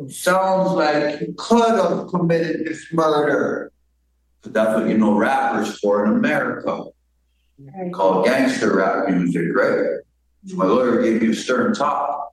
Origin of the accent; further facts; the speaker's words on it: Canada; I'm from Canada.